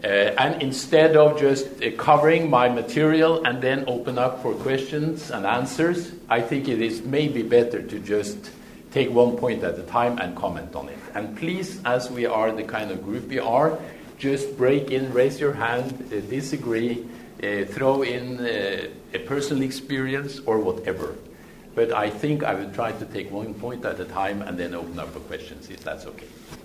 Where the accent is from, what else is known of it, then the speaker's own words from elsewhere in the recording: Norway; I'm coming from Norway.